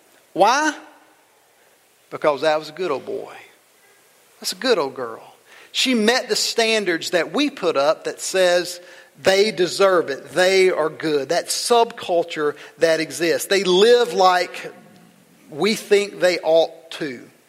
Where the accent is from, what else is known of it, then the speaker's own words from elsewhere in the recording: Mississippi, United States; I grew up in South Mississippi, so I grew up fighting this idea that that there's a way that you just ought to grow up to live.